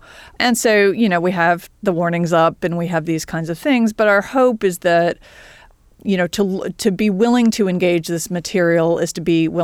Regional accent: Columbia, South Carolina, United States; And I'm from Columbia, South Carolina.

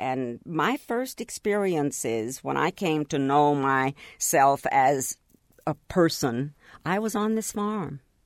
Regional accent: Oklahoma City, Oklahoma, United States; also born or lived in Texas; Yeah, in Oklahoma City. But prior to I didn't move to Oklahoma City until I was 10 years old. I lived in Texas, a little place that's not even

